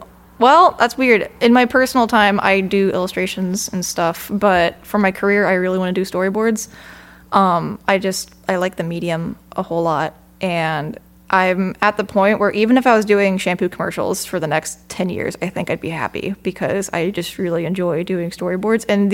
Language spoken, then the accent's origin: English; Kentucky, United States; now in Missouri, United States; Well, I am, I guess, technically from Kentucky, but I don't like saying I'm from Kentucky because we do not associate with Kentucky anymore.